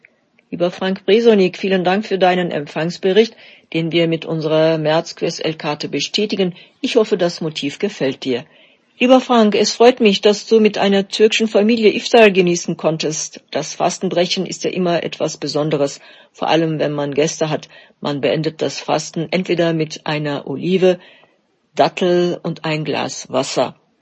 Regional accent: Thuringia, Germany; Obwohl ich in Thüringen aufgewachsen bin, mein Heimatland also bestens kenne, fasziniert und überrascht mich meine Heimat immer wieder aufs Neue.

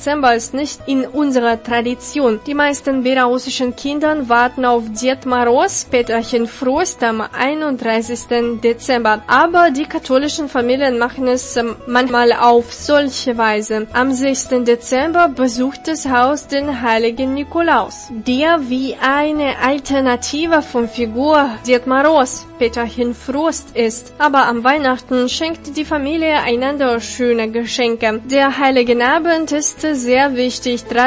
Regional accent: Gera, Thuringia, Germany; Bad Köstritz ist eine thüringische Kleinstadt am Fluss der Weißen Elster nördlich meiner Heimatstadt Gera.

